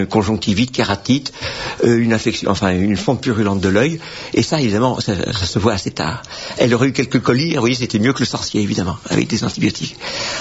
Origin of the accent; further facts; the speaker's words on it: France; Eh bien, je me promenais très facilement. En tant que Français, il n'y a pas de problème.